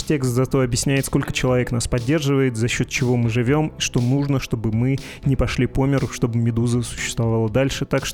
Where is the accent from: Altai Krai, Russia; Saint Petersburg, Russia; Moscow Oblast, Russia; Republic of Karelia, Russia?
Republic of Karelia, Russia; Я родился и вырос в Карелии, поэтому люблю Финляндию особым братским чувством